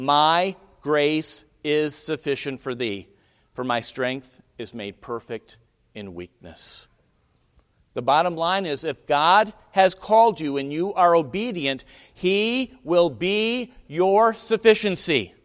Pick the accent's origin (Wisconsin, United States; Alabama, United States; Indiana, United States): Wisconsin, United States; Milwaukee; But folks, I tell you what, I'm a Wisconsinite. I grew up in Metro Milwaukee.